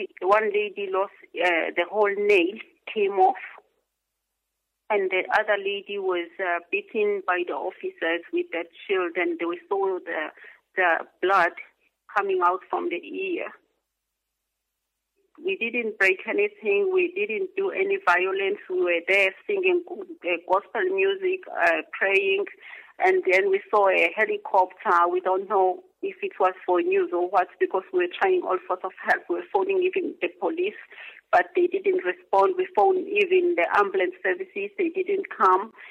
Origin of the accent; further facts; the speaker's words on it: Zimbabwe; I'm a victim of torture, and I come from Zimbabwe.